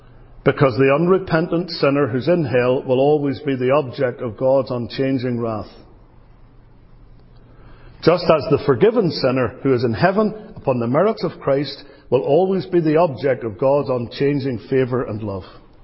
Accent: Northern Ireland, United Kingdom; When I was a young man growing up in Northern Ireland

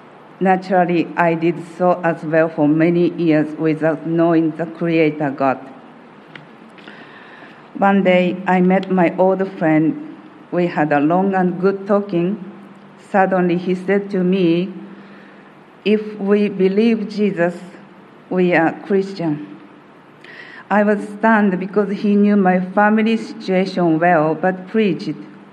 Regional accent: Japan; I was born in a traditional Japanese family. My late loving grandfather, like this shot, was a Buddhist priest of the biggest temple in Osaka

